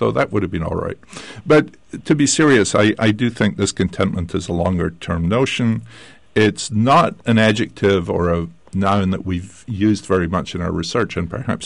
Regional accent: Scotland, United Kingdom; where I grew up in Scotland, and that's true, you know, in much of Britain

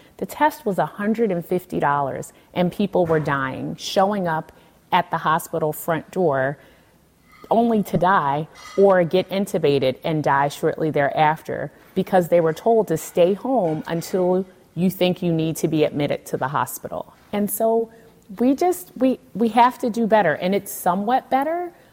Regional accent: Philadelphia, Pennsylvania, United States; You know, I'm from Philadelphia, born and raised. I have lots of roots and family

